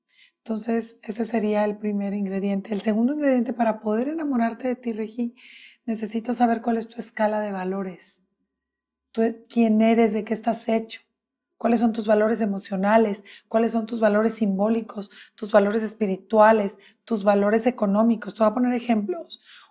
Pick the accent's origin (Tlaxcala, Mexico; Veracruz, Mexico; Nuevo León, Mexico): Nuevo León, Mexico; San Pedro Garza García; tú y yo somos San Petrinas Regias